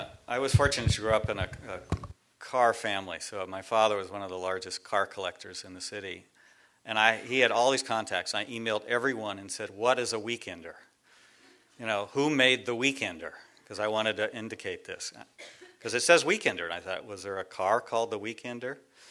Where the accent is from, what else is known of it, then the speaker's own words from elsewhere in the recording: California, United States; And I was ridiculed just by being a Californian.